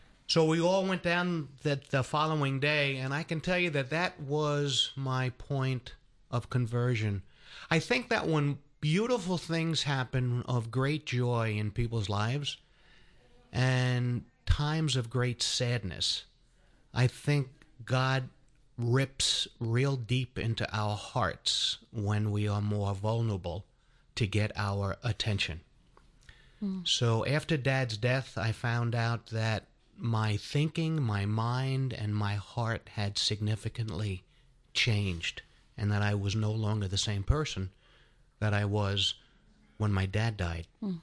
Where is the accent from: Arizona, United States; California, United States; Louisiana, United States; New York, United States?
New York, United States; Long Island; I was born and raised up in Long Island, and being a cradle Catholic and attending Catholic elementary school and also Catholic high school.